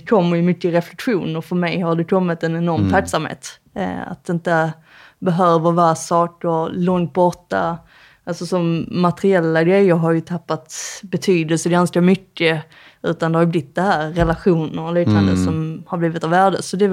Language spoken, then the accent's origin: Swedish; Skåne, Sweden; accent: Scanian; Att jag pratar väldigt fort på skånska.